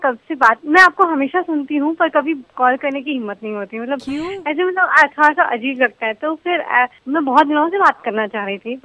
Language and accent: Hindi; Odisha, India; now in Siliguri, India; मैं एक्चुअली उड़ीसा से हूँ, but now I am in Siliguri, I am posted in Siliguri.